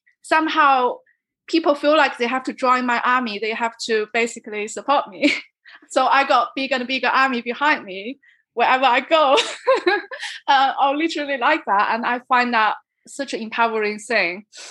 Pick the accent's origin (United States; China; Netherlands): China; English is a second language; I think growing up in China kind of shaped my personality. We are told to be modest and, you know, very humble and don't speak up too much.